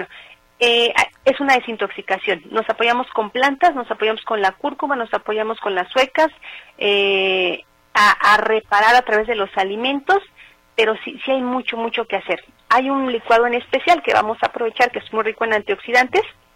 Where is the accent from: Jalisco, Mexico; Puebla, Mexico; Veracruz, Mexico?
Puebla, Mexico; yo soy de Puebla y de allá se maneja mucho lo que es el guasontle